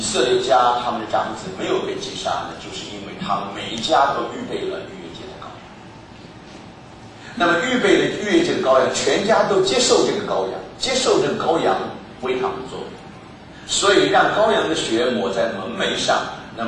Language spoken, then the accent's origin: Chinese; China; 今天我们中国人听见这句话没有什么太深的印象